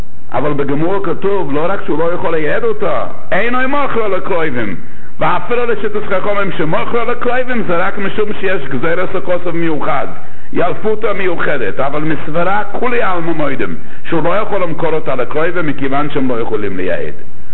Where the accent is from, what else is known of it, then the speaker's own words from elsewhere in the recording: Jerusalem, Jerusalem District, Israel; אני רק רוצה להביא את המושג הזה גם אני ירושלמי